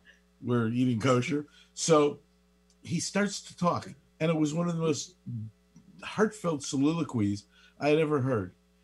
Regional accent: Chicago, Illinois, United States; now in San Diego, United States; I live in San Diego. I grew up in Chicago.

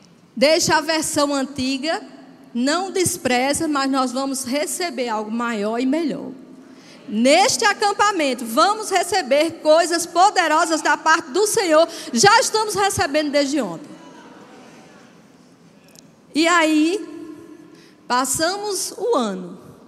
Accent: Northeast Region, Brazil; Eu sou nordestina, tá?

